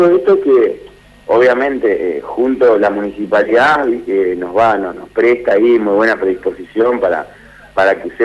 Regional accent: Cerrito, Entre Ríos, Argentina; Nosotros que somos acá de Cerrito

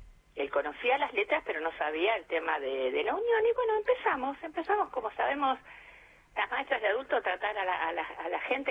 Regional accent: Florencio Varela, Buenos Aires Province, Argentina; yo soy de Florencio Varela, no voy a poder venir a darte clases acá

